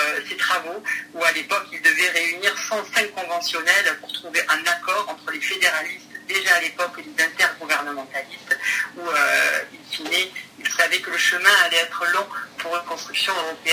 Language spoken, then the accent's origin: French; France; en tant que Français, on en a une responsabilité toute particulière, car c'est dans notre pays